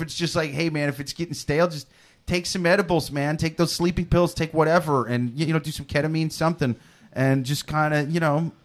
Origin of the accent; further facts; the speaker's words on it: United States; I'm an American.